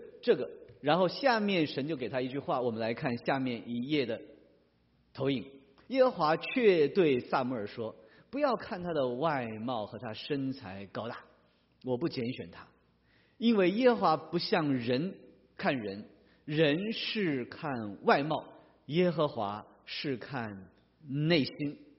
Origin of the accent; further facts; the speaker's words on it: China; 我们中国人这个也是一种的偏见啊